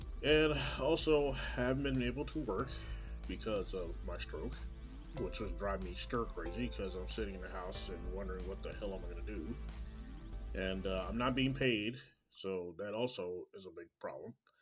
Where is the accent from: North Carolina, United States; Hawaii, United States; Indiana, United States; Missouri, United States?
Missouri, United States; Kansas City; Coming directly from Kansas City, Missouri, my hometown.